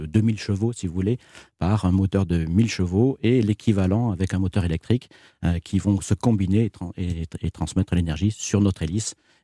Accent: Figeac, Occitanie, France; bien implantée chez nous à Figeac, dans le Lot

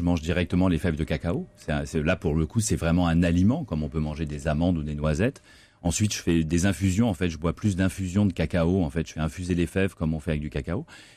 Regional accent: Paris, Île-de-France, France; je suis français, je suis parisien

